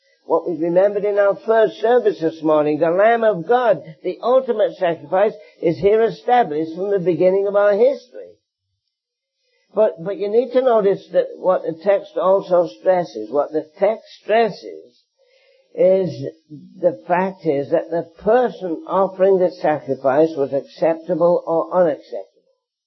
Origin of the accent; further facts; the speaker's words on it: Canada; I come from Canada. We've just legalized same-sex marriage.